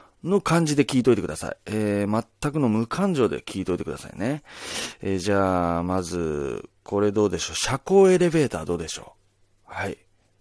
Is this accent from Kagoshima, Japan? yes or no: no; Nagasaki, Japan; まずは、地元が近所、どのぐらい近所なんだろう、これ。